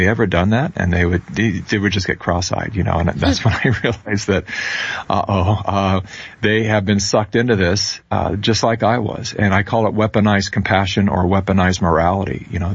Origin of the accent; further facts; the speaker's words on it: California, United States; I was born into the far left, born and raised in California.